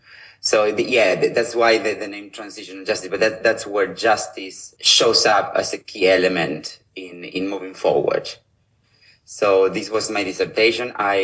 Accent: Argentina; English is a second language; I'm originally from Argentina.

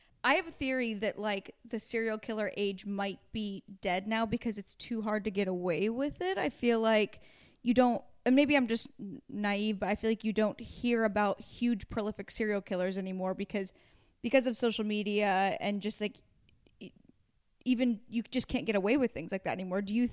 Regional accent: Pacific Northwest, United States; Of like, I'm from the Pacific Northwest.

